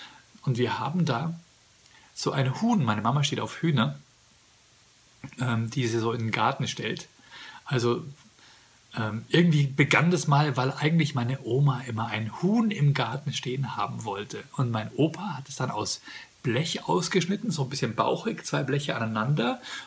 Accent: Ingolstadt, Bavaria, Germany; weil bei uns in Ingolstadt so viele Autos mit dem Kennzeichen HN rumgefahren sind

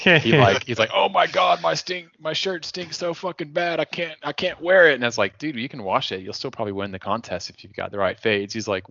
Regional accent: Texas, United States; I mean, growing up in Texas, like in the summer, it can get up to like 37 to 40 C, like 100 degrees plus Fahrenheit.

